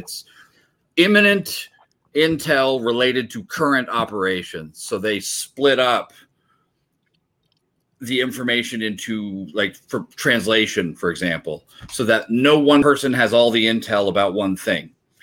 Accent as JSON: {"language": "English", "region": "Tokyo", "country": "Japan", "tie": "born or raised there", "moved": "yes", "lives_now": "United States", "said": "I actually spoke Japanese going in. I grew up in Tokyo. My parents were missionaries with the Christian Church. I lived there about 14 years, obviously."}